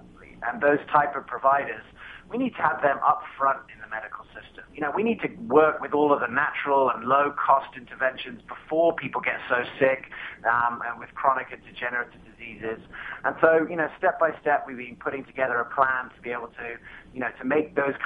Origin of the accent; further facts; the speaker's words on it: England, United Kingdom; also born or lived in Colorado, United States / South Africa; I was born in Colorado, but I grew up in England and South Africa. My parents are South African. I grew up in England.